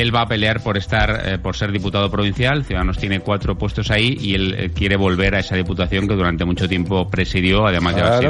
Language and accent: Spanish; Getafe, Community of Madrid, Spain; de Getafe, recuérdalo.